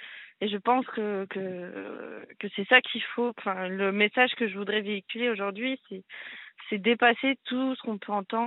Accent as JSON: {"language": "French", "region": "Nouvelle-Aquitaine", "country": "France", "said": "Alors, non, pas du tout. Je suis originaire de Charente."}